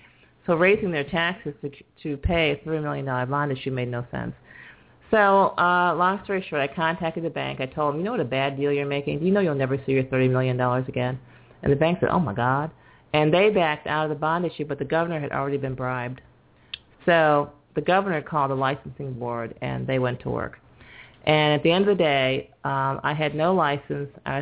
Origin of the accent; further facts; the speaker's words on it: Syracuse, New York, United States; moved away as an adult; And I'm from Syracuse, New York, so I was ready for a little bit of hot.